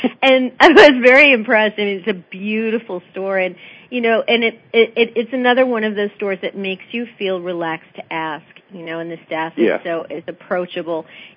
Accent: Brooklyn, New York, United States; born there; also born or lived in Boston; I was born in Brooklyn, and I lived, but we moved down here when I was a little kid, and and then I lived here for a long time, but I lived also in Boston

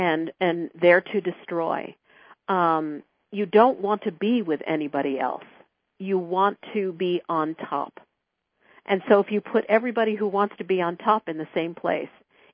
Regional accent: New York, United States; because I spent a lot of time in New York. I'm originally from New York.

